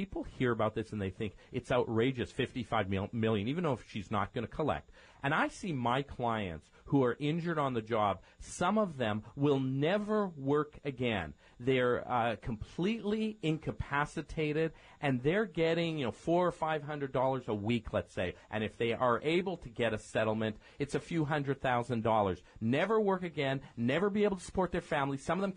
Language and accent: English; Toronto, Ontario, Canada; University of Toronto in my hometown, home country of Canada